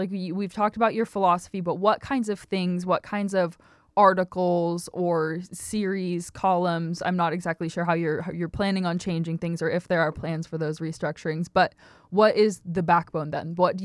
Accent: Portland, Oregon, United States; now in Wrangell, United States; I'm from Portland, Oregon, so the police blotter from there looks a lot different than somewhere like Wrangell.

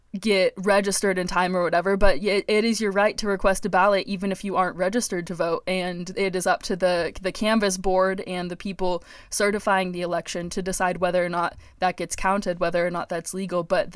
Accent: Oregon, United States; now in Wrangell, United States; I am from Oregon, so I actually hadn't ever been to a polling station until I came here because we vote by mail.

